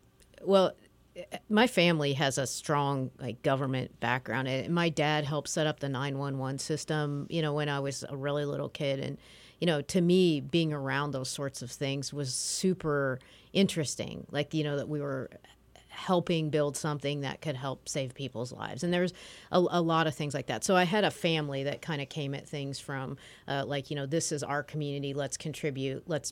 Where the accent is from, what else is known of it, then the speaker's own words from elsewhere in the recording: Springfield, Illinois, United States; I grew up in Springfield, Illinois, land of Lincoln.